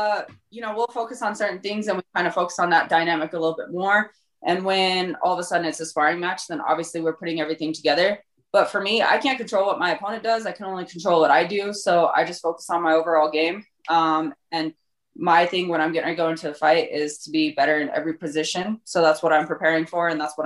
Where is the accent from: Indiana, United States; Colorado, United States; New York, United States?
Colorado, United States; Born and raised in Colorado.